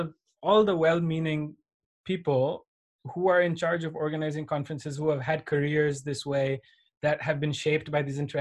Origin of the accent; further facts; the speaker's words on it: India; I come from India